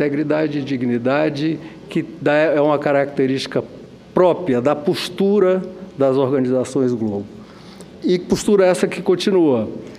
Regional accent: Ceará, Brazil; eu sou do Ceará. E cearense não é como acriano

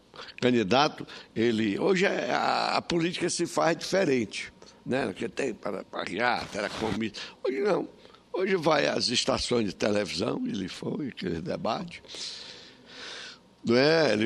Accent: Piauí, Brazil; Eu sou a cara do Piauí, o Piauí é meu tudo. Hein? Lá só saí do Piauí para buscar ciência e com consciência voltar a servir meu povo.

